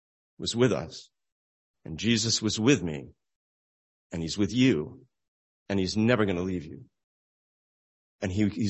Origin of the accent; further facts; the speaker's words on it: Glen Ridge, New Jersey, United States; I'm going down a street where I grew up in Glen Ridge, New Jersey, named Midland Avenue